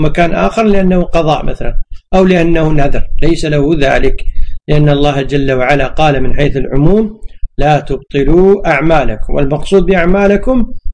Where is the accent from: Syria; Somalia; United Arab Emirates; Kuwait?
Kuwait; فالأعراف عندنا في الكويت أن الإنسان إذا دخل وسلم يكون قد أوجب الوليمة وأوجب العرس